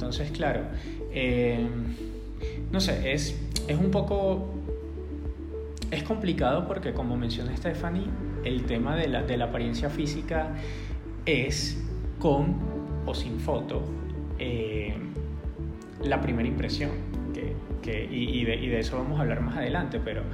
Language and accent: Spanish; Venezuela; now in Colombia; Y me puedo ir a otros países donde somos menos venezolanos aún